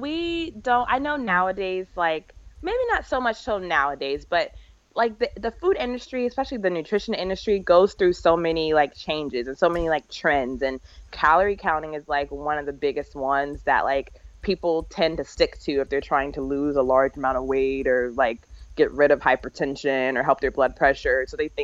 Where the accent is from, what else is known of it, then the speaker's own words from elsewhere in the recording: California, United States; Like, I'm from California originally.